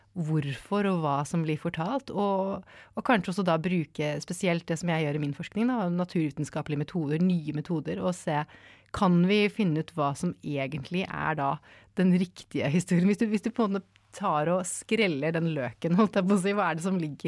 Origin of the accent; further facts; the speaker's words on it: Oslo, Norway; moved away as an adult; now in England; Nå har jeg faktisk bodd i England mer enn halve livet. Jeg vokste opp i Oslo i Norge og flyttet til England som 18-åring